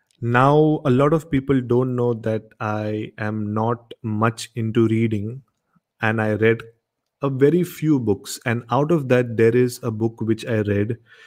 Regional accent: Goa, India; in tonight's episode, it's all about my favorite city, my hometown, Goa.

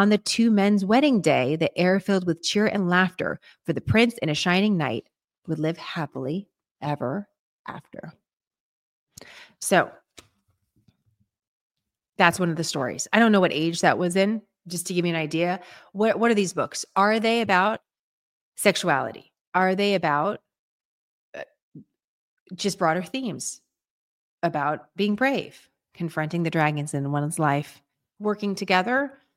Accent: San Francisco, California, United States; by the way, I grew up in San Francisco, went through the public school setting until I went to a Christian Brothers school in high school, which happened to be in the Tenderloin in San Francisco.

